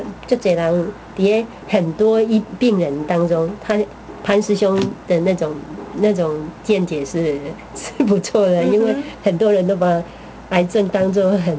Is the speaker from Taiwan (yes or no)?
no; China; 我想这个是应该是我们中国人的那个吧